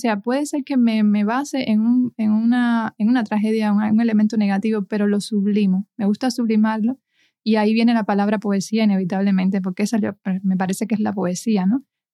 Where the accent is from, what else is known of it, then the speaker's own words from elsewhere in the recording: Cuba; como cubana, siempre la vía más fácil era criticar el sistema, ¿no?